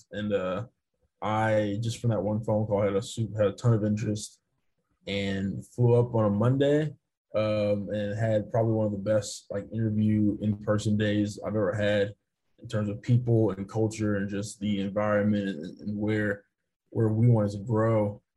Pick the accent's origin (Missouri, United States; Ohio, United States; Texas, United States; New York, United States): Missouri, United States; St. Louis; And I was a huge baseball fan growing up in St. Louis, growing up a Cardinals fan.